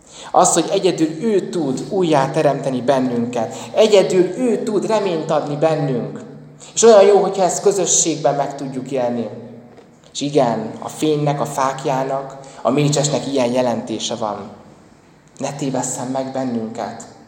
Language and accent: Hungarian; Nyíregyháza, Szabolcs-Szatmár-Bereg, Hungary; Október 31-én Nyíregyházán, a szülővárosomban